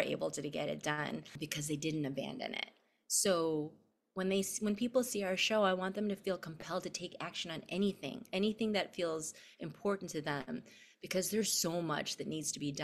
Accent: Chicago, Illinois, United States; but I'm a Filipino from Chicago, Illinois.

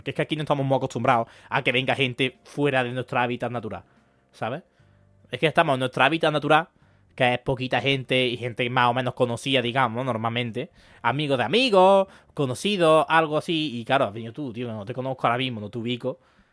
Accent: Córdoba, Andalusia, Spain; Soy de Córdoba, pues, normal. Bonita, bonita ciudad, la verdad. Bonita, preciosa, diría yo.

